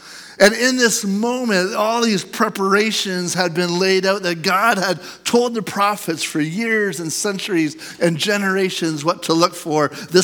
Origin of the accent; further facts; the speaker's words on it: Canada; it might be a little bit lost on us as Canadian Christians in 2024